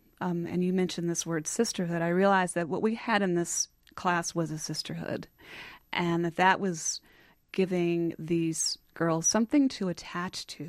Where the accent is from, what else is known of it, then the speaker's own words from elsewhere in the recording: North Carolina, United States; I grew up in North Carolina.